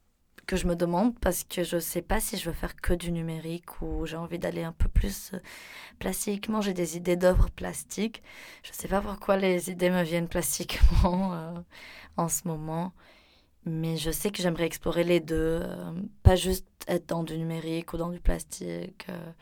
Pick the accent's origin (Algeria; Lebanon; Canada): Lebanon; ça reste une question de visa, vu que je suis libanaise.